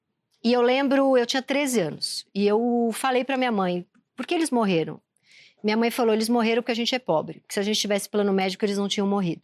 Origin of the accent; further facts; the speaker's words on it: São Paulo, Brazil; eu sou do Tatuapé